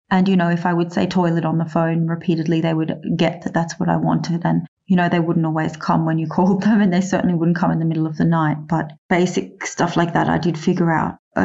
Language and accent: English; Australia; And I just assumed being an Australian, I'd be pretty safe.